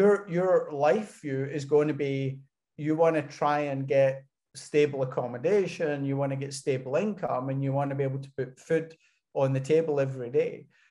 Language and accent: English; Scotland, United Kingdom; moved away as an adult; now in France; I've chosen to be away from Scotland. This year's my 30th year away from Scotland. I left in 92. And, you know, I'm a Scotsman living in France, working in Switzerland for a global intergovernmental organization.